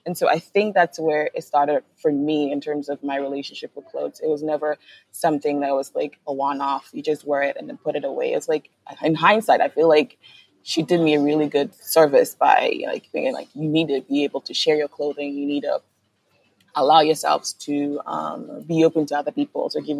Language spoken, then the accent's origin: English; Kumasi, Ashanti, Ghana; So I grew up in Kumasi in a house full of close relatives.